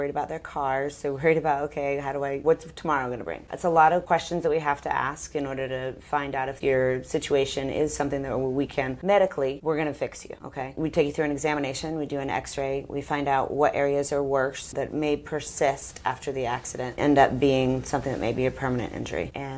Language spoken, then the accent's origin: English; Tampa, Florida, United States; I am born and raised in Tampa, Florida. I went away for school and came back and decided to raise my kids here because I had a great childhood here, too.